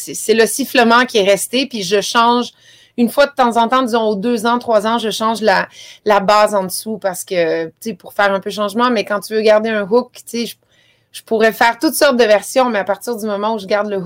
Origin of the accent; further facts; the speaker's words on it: Italy; j'adore le foot, je suis italienne, j'ai fait la fête quand on a gagné l'Euro.